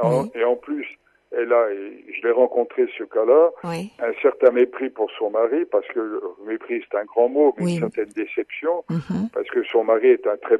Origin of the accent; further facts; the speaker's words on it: Morocco; Moi, comme enfant, pendant la guerre de 40, j'ai été élevé au Maroc.